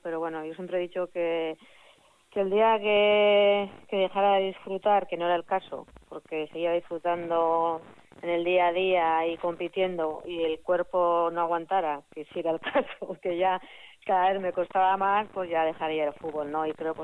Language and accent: Spanish; Eibar, Basque Country, Spain; soy de Eibar, empecé jugando ahí en aquella época en el Urki, que luego pasamos al Eibartarra, y el Eibartarra que es el equipo que ha surgido el Eibar hoy en día, ¿no? Y luego pasé por Madrid un par de años y acabé en el Levante